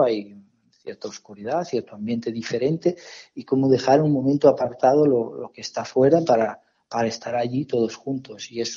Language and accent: Spanish; Italy; now in Spain; al ser yo ítalo-español ya, yo llevo aquí 10 años, me siento español a la par que italiano